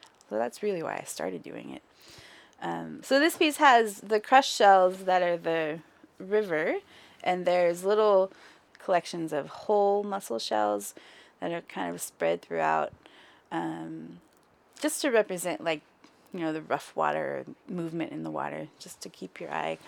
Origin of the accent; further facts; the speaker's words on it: Indiana, United States; I'm from Indiana, so there's no beach anywhere.